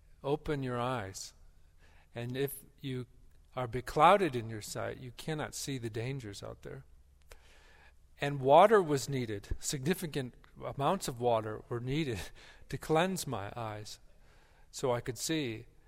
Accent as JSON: {"language": "English", "region": "Wisconsin", "country": "United States", "moved": "yes", "lives_now": "Texas, United States", "said": "When I moved to Texas from Wisconsin, I realized that people wore flip-flops in Texas as a matter of surviving the heat."}